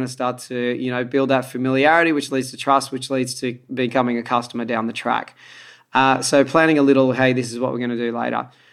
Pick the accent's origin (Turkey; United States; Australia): Australia; accent: Aussie; it's not my accent, I might say I have an Aussie accent, you know, and so I'm going to say some words.